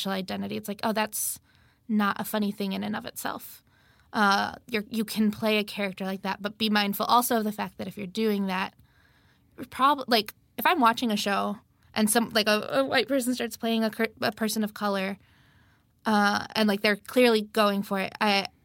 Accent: California, United States; like the community I'm from, like I'm from California, from like a town that's like very like agricultural and like there's like a lot of farm labor.

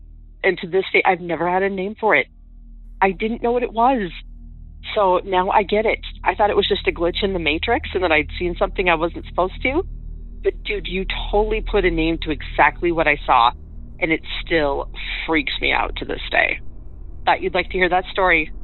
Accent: North Dakota, United States; I'm from North Dakota.

